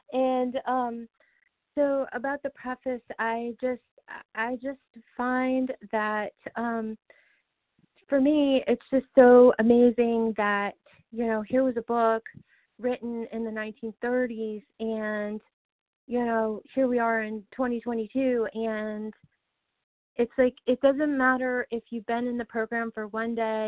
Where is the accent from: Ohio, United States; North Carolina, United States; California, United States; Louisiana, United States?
Louisiana, United States; Yes, ma'am, I am. I am from Louisiana.